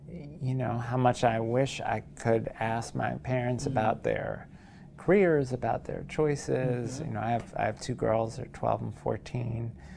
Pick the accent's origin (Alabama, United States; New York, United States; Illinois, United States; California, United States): New York, United States; New York City; So I'm originally from New York City, the son of public school teachers.